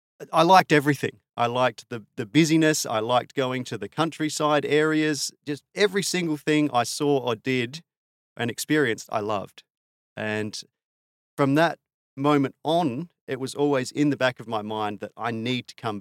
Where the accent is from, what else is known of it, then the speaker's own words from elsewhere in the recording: South Australia, Australia; It was so different from where I grew up in South Australia in terms of the technology and just the people everywhere.